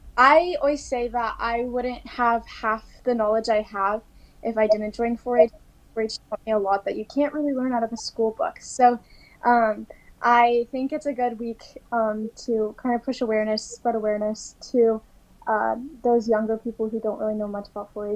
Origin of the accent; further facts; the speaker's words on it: United States; I am from Johnson County.